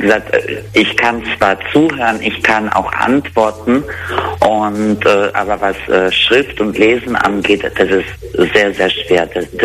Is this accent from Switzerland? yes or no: no; Germany; also born or lived in Kazakhstan; ich bin ja in Kasachstan geboren, wo wir nach Deutschland ausgereist sind, da war ich halbes Jahr alt. Meine Mutter hatte mich aufgezogen hier in Deutschland mit meinem Papa und was meine Sprache angeht, Russisch praktisch, fällt mir auch langsam auch schwer